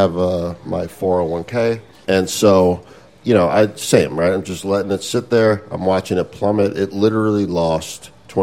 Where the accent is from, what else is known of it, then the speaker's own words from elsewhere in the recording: New York, United States; I'm from New York. I don't know if you know this.